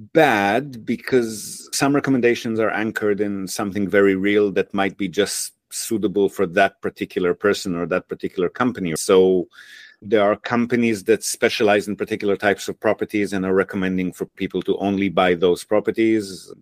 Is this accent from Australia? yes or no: yes; Australia; now in Japan; I came from Australia